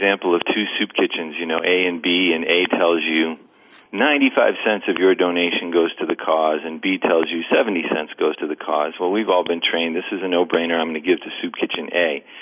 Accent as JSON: {"language": "English", "region": "New England", "country": "United States", "tie": "born or raised there", "said": "because I grew up in New England"}